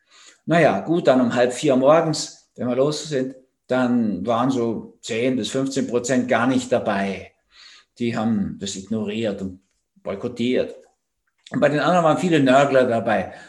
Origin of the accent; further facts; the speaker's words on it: Austria; die stehen bei uns in Österreich überall rum